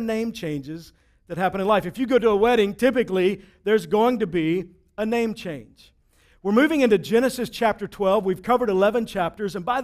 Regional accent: Texas, United States; When I was a kid growing up in Texas, I've always been a huge Cowboys fan

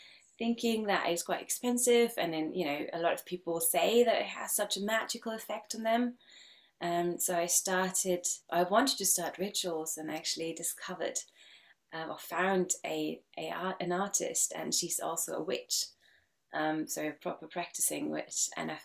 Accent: Germany; also born or lived in Iceland; So, I'm originally from Germany

